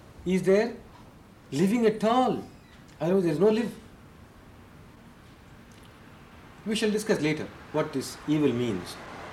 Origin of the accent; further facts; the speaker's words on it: India; I would like you to forget for the present that I come from India